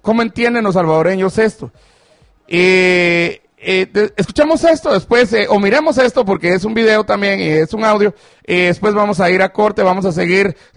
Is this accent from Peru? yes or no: no; Guatemala; yo creo que ante todo soy guatemalteco